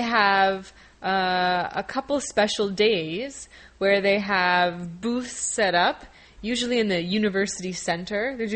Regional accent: Ontario, Canada; but I'm from Ontario, which has Toronto, which is a pretty well-known Canadian city

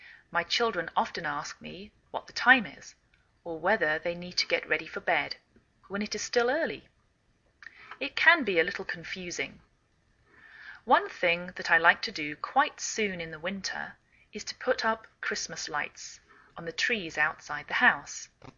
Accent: England, United Kingdom; now in Wenatchee, United States

